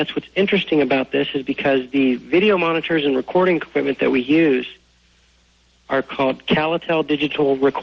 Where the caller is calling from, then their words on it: Dayton, Ohio, United States; I'm calling from Dayton, Ohio.